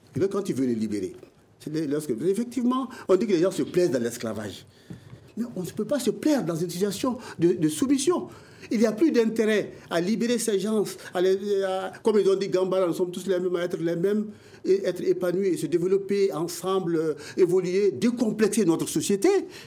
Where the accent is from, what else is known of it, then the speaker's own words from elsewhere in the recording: Mali; chez nous au Mali.